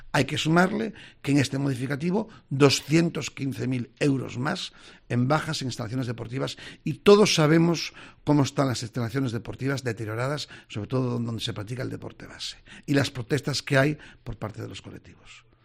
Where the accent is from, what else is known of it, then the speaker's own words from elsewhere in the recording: A Coruña, Galicia, Spain; me sentí muy orgulloso y a todo el mundo le decía, es que yo soy de La Coruña